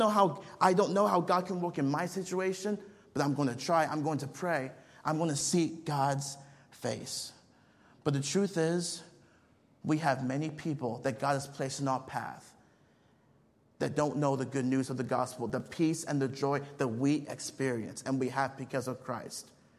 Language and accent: English; Nigeria; I grew up on the mission field. I grew up in Nigeria. I spent 13 years there.